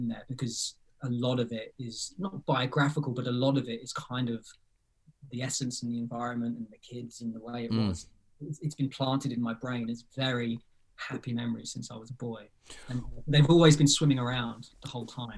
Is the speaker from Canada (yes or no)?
no; London, United Kingdom; I grew up in Southeast London